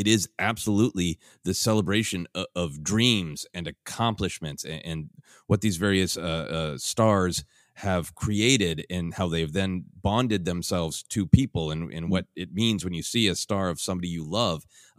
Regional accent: Midwest, United States; moved away as an adult; now in Los Angeles, United States; I grew up in the Midwest and didn't really visit Los Angeles until I considered moving here.

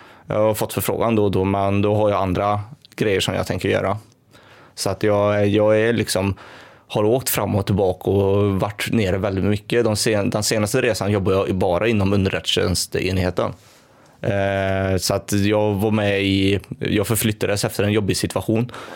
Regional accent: Sweden; jag skämdes när jag sa att jag var från Sverige.

